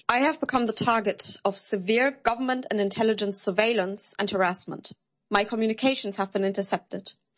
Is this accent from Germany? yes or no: yes; Germany; English is a second language; because I am facing persecution in my home country, Germany, for my political views